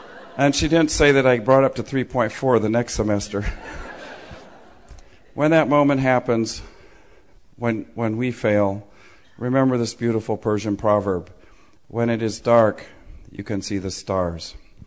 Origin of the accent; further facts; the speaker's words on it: Midwest, United States; And I'm from the Midwest, so the best translation I can think of the word chizale is "what the heck."